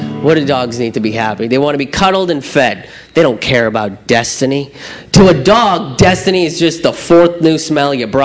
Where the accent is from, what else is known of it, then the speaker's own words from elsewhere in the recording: India; And here's the thing, America, I'm from India.